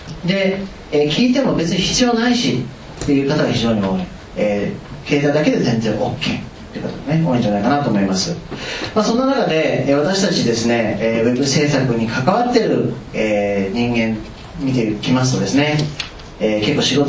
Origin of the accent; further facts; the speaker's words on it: Nagano, Japan; now in Tokyo, Japan; 私は今ですね、東京にいまして、17年くらい東京にいるんですけれども、長野県出身です。